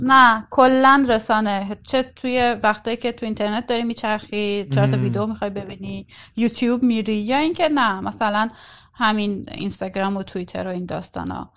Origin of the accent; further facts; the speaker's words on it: Iran; moved away; یه علت زیادش هم به خاطر اینه که خب من خارج از ایرانم